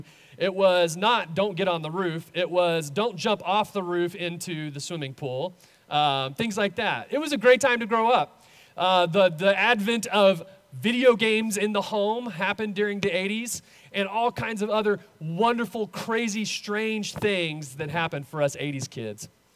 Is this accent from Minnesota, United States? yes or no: no; Lubbock, Texas, United States; and I was from Lubbock, right?